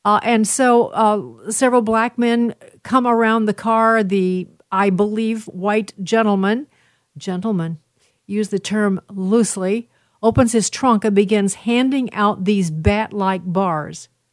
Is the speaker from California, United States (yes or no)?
no; Chicago, Illinois, United States; You know, I'm from Chicago where people are gruff and a little abrupt also.